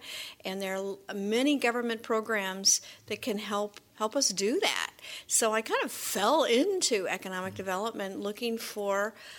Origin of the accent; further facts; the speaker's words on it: Heartland, Wisconsin, United States; I grew up on a beef cattle farm in Heartland, Wisconsin.